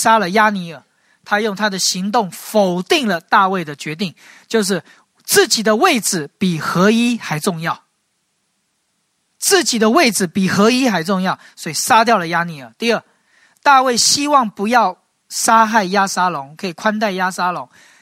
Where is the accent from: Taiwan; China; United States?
China; 哎呀，这就是我们中国人常说的一个成语，叫做口蜜腹剑啊